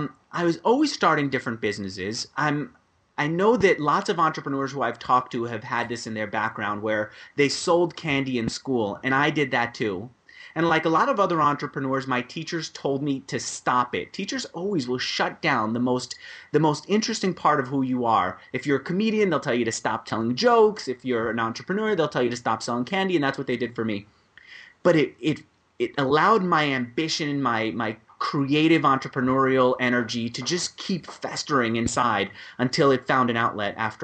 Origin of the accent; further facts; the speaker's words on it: New York, United States; I grew up in New York, and if you've ever been to New York or any of your listeners have been to New York, you've got a sense of what I must have experienced every day.